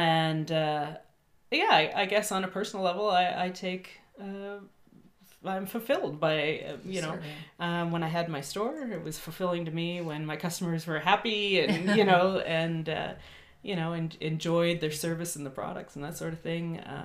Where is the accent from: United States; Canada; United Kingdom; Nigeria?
Canada; And also that pride in being Canadian.